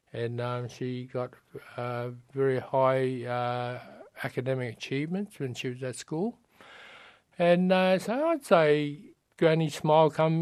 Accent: Australia; born there; very proud of the fact that I was born in Australia, but even more so to have this Chinese cultural background.

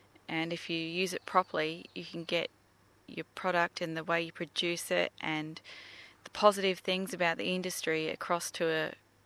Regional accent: Australia; husband and I manage Lilla Creek, but I grew up on Lilla Creek and my parents owned it before us, or managed it before us.

